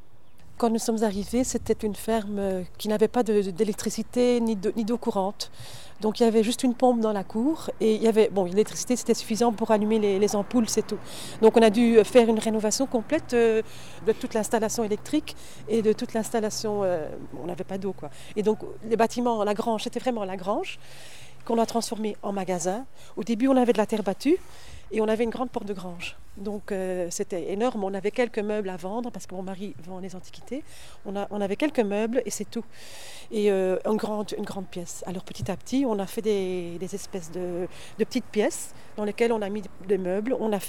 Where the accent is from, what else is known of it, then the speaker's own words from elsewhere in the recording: Flanders, Belgium; comme mon mari est anglais et moi je suis flamande